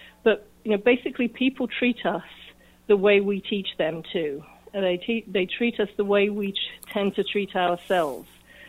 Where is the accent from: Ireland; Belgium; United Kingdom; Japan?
United Kingdom; England; now in United States; Okay, well, I'm originally from England. I've been living in the U.S. for about 24 years now